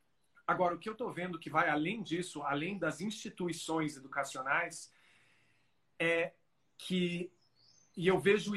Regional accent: United States; now in Brazil; Eu cresci, fui educado nos Estados Unidos, cresci nos Estados Unidos, entre lá e cá, mas sempre, né, passei uma boa parte da minha vida lá.

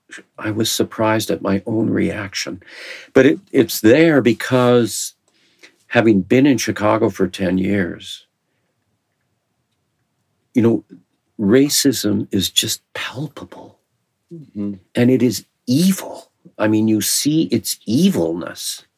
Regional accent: Canada; I'm not an American, I'm glad I'm a Canadian.

